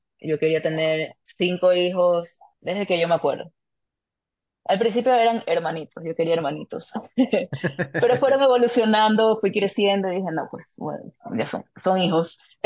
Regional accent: Guayaquil, Guayas, Ecuador; Yo soy de Guayaquil, Ecuador. Es una ciudad. Vivo en las afueras, en un lugar que se llama San Borondón, y es una ciudad, pero parece pueblo porque todo el mundo se conoce.

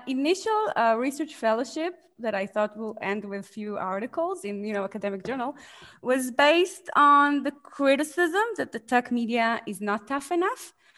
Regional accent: Israel; also born or lived in Los Angeles; now in United States; So I'm originally from Israel. And in the past 4 years, I lived in Los Angeles, like mid-city LA. And a few months ago, I moved here.

